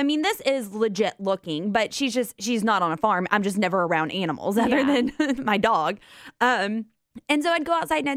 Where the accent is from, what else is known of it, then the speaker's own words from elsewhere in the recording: Georgia, United States; But I'm from Georgia. So mason jars to us had a purpose, and that was for moonshine.